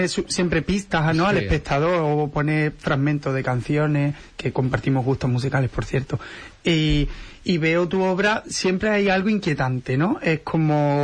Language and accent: Spanish; Huelva, Andalusia, Spain; born there; nací aquí en Huelva, soy del 92... Un pelín más joven que Rafa.